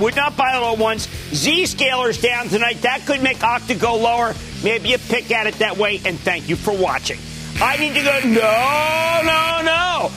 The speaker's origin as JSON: {"language": "English", "region": "New Jersey", "country": "United States", "said": "Let's just go to Scott in my home state of New Jersey while we're waiting for Tony."}